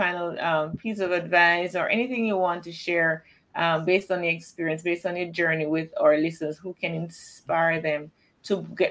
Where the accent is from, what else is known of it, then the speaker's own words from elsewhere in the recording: Jamaica; I am indeed a Jamaican podcast queen.